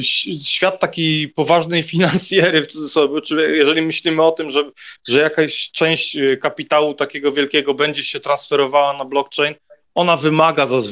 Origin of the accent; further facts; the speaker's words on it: Berlin, Germany; now in Poland; bo jestem z okolic, powiedzmy, Berlina. Znaczy okay. W Polsce mieszkam, ale na zachodniej ścianie.